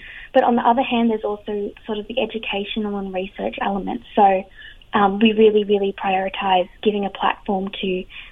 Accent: Australia; I, as an Australian

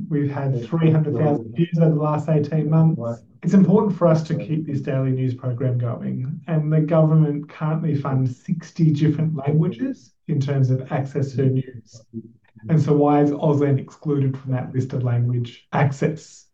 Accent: Australia; It's critical as an Australian member of the Australian society that we have a responsibility

